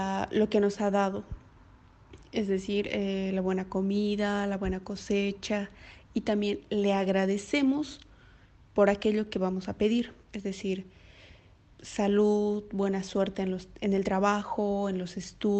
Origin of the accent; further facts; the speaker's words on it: Bolivia; soy boliviana y en mi país organizamos una gran ceremonia para la Pachamama.